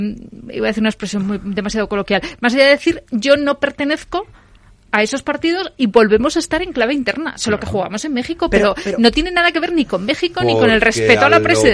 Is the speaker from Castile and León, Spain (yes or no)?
yes; León, Castile and León, Spain; Yo soy leonesa, lo he dicho muchas veces.